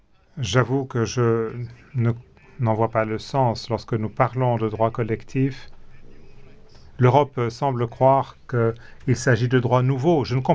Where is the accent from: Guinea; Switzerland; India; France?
India; Kerala; Moi, je viens d'une région côtière de l'Inde, de l'État du Kerala.